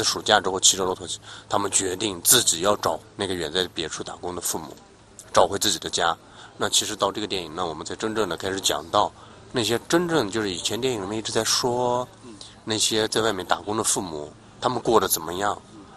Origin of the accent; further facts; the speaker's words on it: Gansu, China; now in Beijing, China; 我说我是从甘肃离开我的故乡到北京北漂